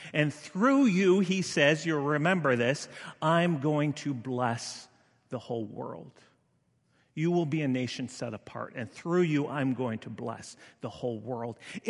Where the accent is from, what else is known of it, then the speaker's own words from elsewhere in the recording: Canada; I can't do that well because I'm Canadian and I get excited and we just don't speak all that slowly.